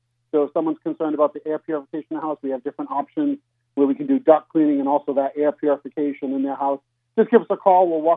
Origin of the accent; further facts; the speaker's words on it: Rhode Island, United States; I'm originally from Rhode Island.